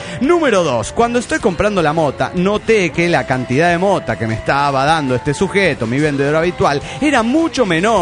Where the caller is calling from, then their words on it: Managua, Nicaragua; de Managua, Nicaragua.